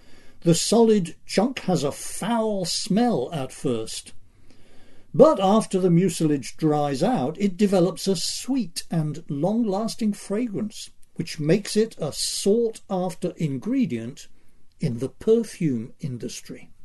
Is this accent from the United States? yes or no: no; Northampton, East Midlands, United Kingdom; My hometown of Northampton, which was quite a significant place in the 13th century